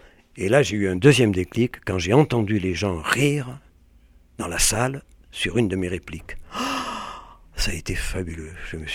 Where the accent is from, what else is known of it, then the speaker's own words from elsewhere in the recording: Occitanie, France; born there; Ah, moi, je suis né dans le Lot.